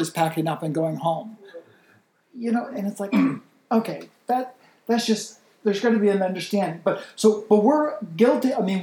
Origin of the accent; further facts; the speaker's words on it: Canada; oh, well, this is one thing about being Canadian.